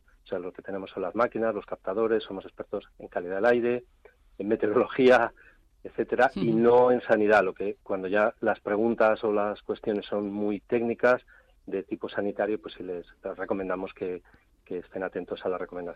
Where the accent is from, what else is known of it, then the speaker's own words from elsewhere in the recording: Alicante, Valencian Community, Spain; Yo soy de Alicante, uh-huh. Entonces para mí es más normal ver aparecer los coches llenos de...